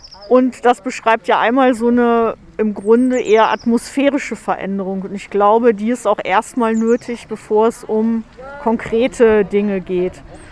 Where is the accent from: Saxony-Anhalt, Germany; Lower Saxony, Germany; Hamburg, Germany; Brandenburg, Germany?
Lower Saxony, Germany; Bad Pyrmont; moved away as an adult; Also ich bin ja in Pyrmont geboren und aufgewachsen und war dann mit Studium und Auslandsaufenthalt und Arbeiten im Ausland quasi 25 Jahre weg und bin dann zurückgekommen